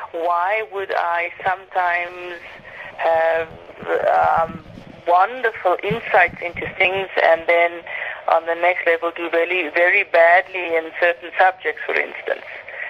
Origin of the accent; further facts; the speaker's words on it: Grahamstown, Eastern Cape, South Africa; now in Mexico City, Mexico; Well, I'm South African, and I grew up in a little town called Grahamstown in the Eastern Cape Province in South Africa.